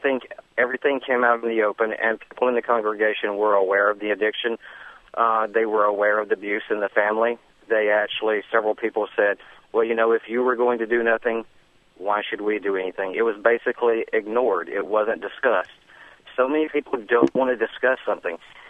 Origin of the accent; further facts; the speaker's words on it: Alabama, United States; Being the son of a pastor growing up in Alabama, it was quite shocking to our family.